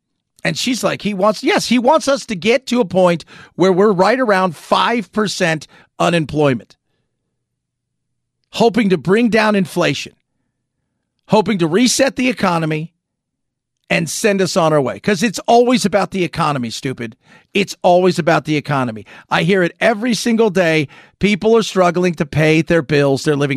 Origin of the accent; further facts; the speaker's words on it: California, United States; now in Phoenix, United States; Growing up in Southern California, having been to, you know, spent many, much time in the likes of Los Angeles